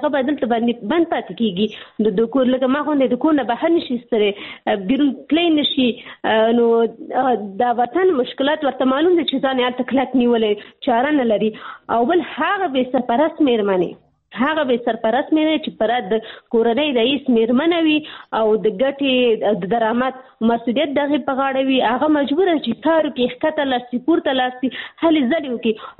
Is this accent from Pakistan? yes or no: yes; Pakistan; زه په پاکستان کې پیدا شوی یم، هلته مې ژوند تېر کړی، تر لسنس نه پورې ما درس ویلی